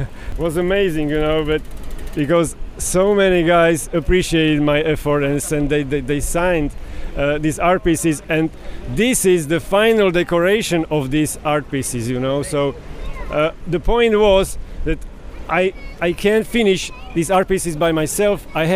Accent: Czechia; English is a second language; Republika Czeka, but I am Slovak from Czech Republic, so I usually say I am Czechoslovakian.

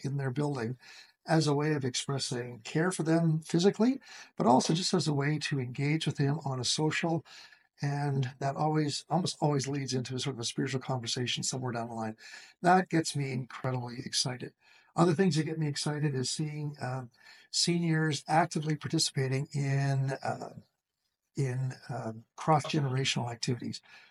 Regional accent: Manitoba, Canada; Yeah, I'm a Westerner. I grew up in Manitoba on a farm.

